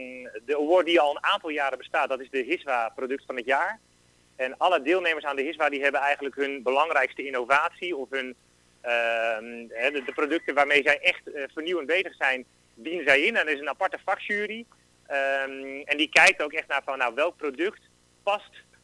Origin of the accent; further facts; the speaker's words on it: Netherlands; En op een of andere mooie manier hebben wij als Nederlanders altijd een passie om dan op het water te zijn.